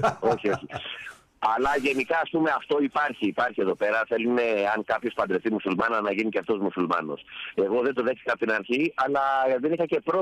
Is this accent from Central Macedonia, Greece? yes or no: no; Athens, Attica, Greece; Λοιπόν, καταρχήν καταγωγή έχω από Ζάκυνθο, μεγάλωσα στην Αθήνα.